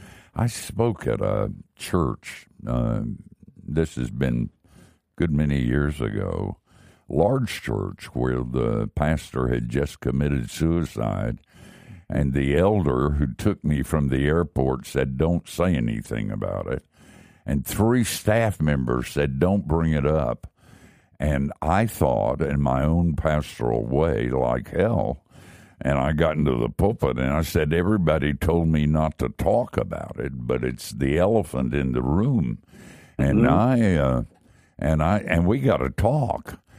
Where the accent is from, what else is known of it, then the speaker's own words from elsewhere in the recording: Asheville, North Carolina, United States; That's my home. I grew up in Asheville.